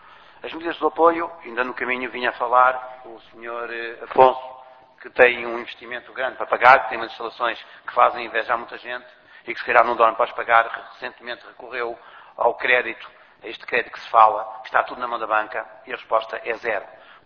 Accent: Portugal; antes de ser presidente da associação sou português.

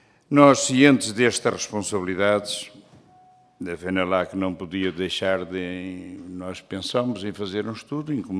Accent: Norte, Portugal; a gente, como somos do Norte e como estamos também em tempo de crise, a gente tem que aproveitar.

